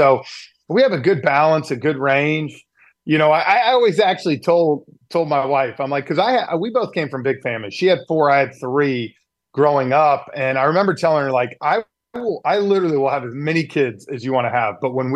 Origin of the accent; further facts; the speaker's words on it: Atlanta, Georgia, United States; And you know, growing up in Atlanta, Ernie being a stable for TNT